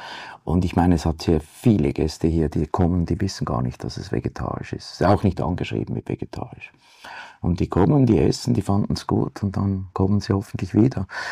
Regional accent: Zurich, Switzerland; Ja, ich bin Zürcher, Zürich aufgewachsen, geboren und ich kenne Zürich sehr, sehr gut.

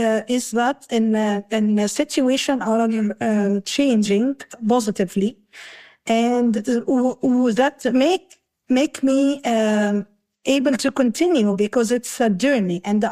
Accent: Cairo, Cairo Governorate, Egypt; English is a second language; Yes, which where I was in privilege because I were living in the city.

